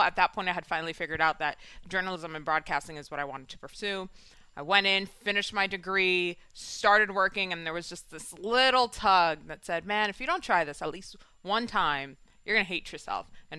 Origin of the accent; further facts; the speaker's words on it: New York City, New York, United States; Yeah, I grew up in Washington Heights.